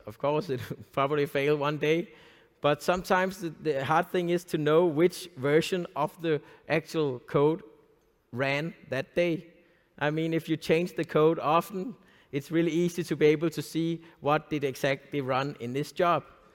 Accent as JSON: {"language": "English", "country": "Denmark", "second_language": "English", "said": "since I'm from Denmark"}